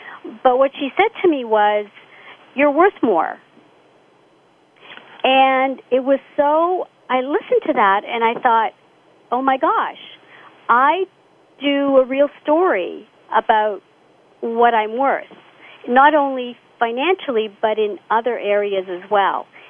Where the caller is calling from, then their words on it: Toronto, Ontario, Canada; Oh, I'm calling from Toronto, Canada.